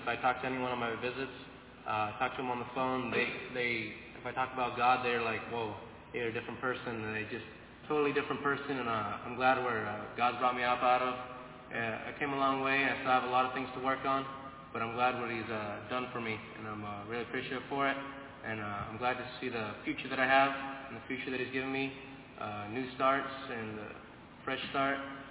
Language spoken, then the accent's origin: English; California, United States; I'm 16 from California.